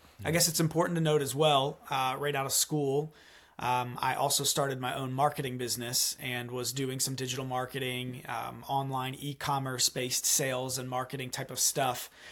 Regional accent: Delaware, United States; I was from Delaware. My wife was from South Jersey.

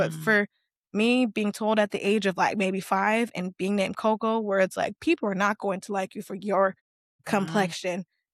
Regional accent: South Carolina, United States; I'm from the South. I'm from from the Carolinas. That's low country.

